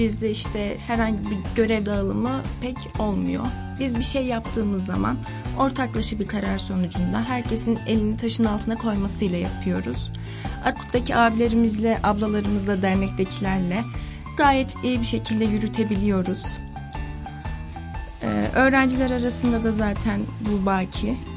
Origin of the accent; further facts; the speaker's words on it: Ardahan, Ardahan Province, Turkey; Ardahan'da doğdum, büyüdüm. Bu şehirde 2. yılım.